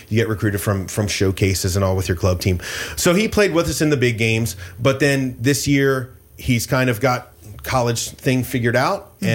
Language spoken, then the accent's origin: English; Ocean City, Maryland, United States; And even being a lifelong, like growing up in Ocean City, when you get to like Chick-fil-A going in over Route 50 and you put the windows down